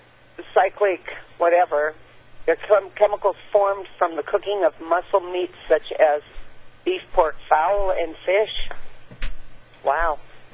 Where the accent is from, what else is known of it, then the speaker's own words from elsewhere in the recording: Washington, United States; First of all … I'm here from Washington State.